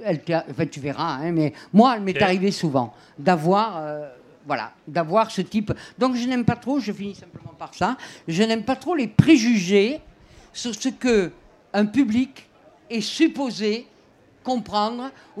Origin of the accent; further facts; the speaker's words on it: Southern France, France; accent: Midi; J'ai un accent du Midi, mais pas de Marseille.